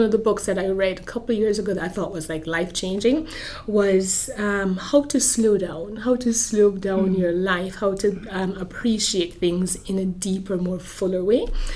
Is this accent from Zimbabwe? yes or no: no; Jamaica; So that's what I remember growing up in Jamaica.